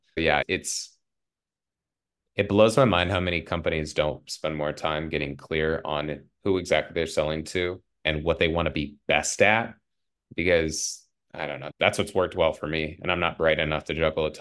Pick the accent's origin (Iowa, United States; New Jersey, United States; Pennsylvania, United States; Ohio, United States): Iowa, United States; Cedar Rapids; So I'm from Cedar Rapids, Iowa.